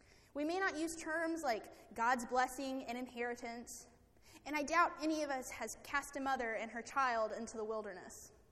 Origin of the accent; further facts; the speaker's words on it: Memphis, Tennessee, United States; I grew up in Memphis, Tennessee, and demographically speaking, the majority of the people in the city are African American.